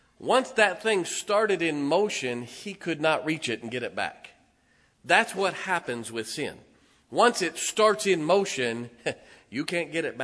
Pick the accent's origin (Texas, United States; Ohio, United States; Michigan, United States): Ohio, United States; Canton; I grew up in Canton, Ohio. That's where they play the Hall of Fame football game.